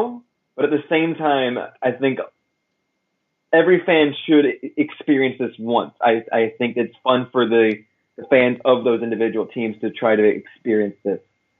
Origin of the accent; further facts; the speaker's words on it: Florida, United States; I growing up in Florida, kind of a shift of pace for me.